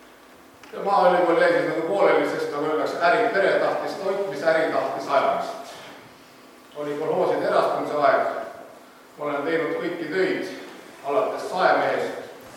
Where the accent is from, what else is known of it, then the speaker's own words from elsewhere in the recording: Tallinn, Harju County, Estonia; Juured on Kullamaal, vanaisa ja vanaema varusse. Tulin Tallinnast maal elama.